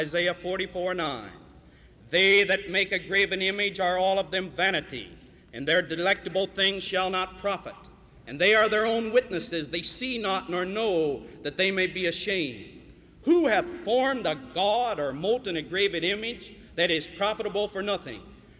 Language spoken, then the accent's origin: English; Illinois, United States; now in North Carolina, United States; As he said, I'm from Illinois originally, but I adopted North Carolina as my state.